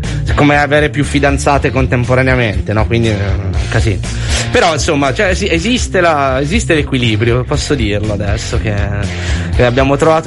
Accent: Milan, Lombardy, Italy; ma io sono di Milano

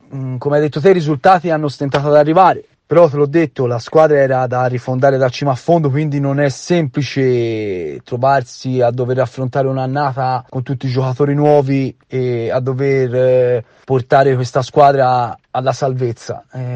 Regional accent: Pontassieve, Tuscany, Italy; se riuscirò a vincere un campionato a Pontassieve, anche se ad ora, come si suol dire, dai, sono di contorno, e però ci tengo, è la squadra del mio paese

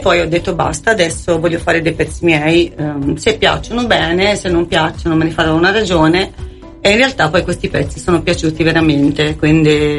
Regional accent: Apulia, Italy; now in Tuscany, Italy; sono venuta poi qui in Toscana, perché non sono toscana ma sono della Puglia, originaria della Puglia.

